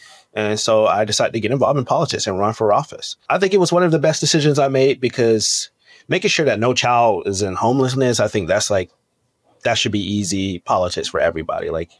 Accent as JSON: {"language": "English", "town": "Fort Lauderdale", "region": "Florida", "country": "United States", "said": "I'm from Fort Lauderdale. I went to Fort Lauderdale High School"}